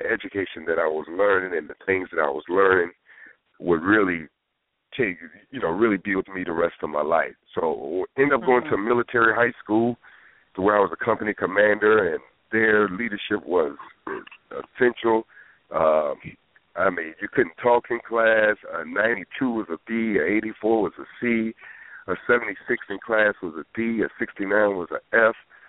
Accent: Savannah, Georgia, United States; where I grew up in Savannah, Georgia, and the projects of Fellwood Homes, and then we ended up moving towards Tatumville

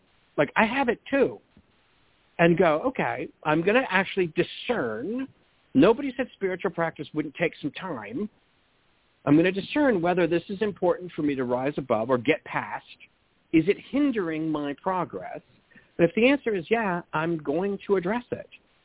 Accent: California, United States; I'm a Californian. I was born and raised here.

